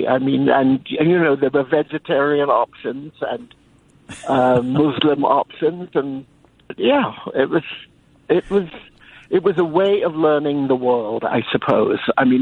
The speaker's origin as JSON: {"language": "English", "region": "London", "country": "United Kingdom", "tie": "born or raised there", "said": "I grew up in London, as you can hear"}